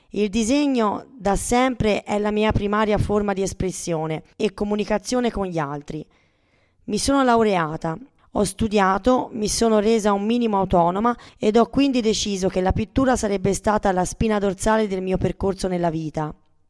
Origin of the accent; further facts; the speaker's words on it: Bolzano, Trentino-Alto Adige, Italy; born there; also born or lived in Modena; now in Rome, Italy; Sono a Roma da 4 anni. Ho lavorato molto intensamente a Modena. Sono nata a Bolzano.